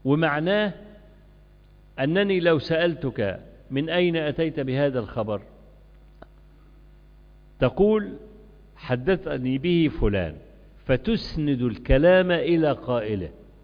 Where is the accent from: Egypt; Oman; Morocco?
Egypt; كان عندنا في مصر زمان في مرحلة 60ات و70ات برنامج اسمه أبو لمع الأصلي والخواجة بيجو